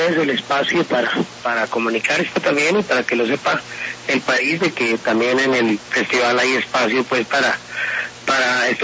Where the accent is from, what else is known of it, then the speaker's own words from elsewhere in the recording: El Tigre, Putumayo, Colombia; nosotros somos del Tigre, somos un grupo de teatro que se llama Tierra Fértil.